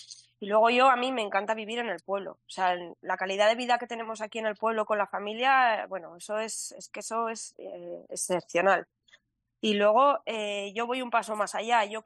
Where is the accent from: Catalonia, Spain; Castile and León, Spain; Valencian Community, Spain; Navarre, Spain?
Navarre, Spain; Navarra, ¿sabes? Que es nuestra tierra, y bueno, yo la verdad que tengo mucho orgullo navarro dentro.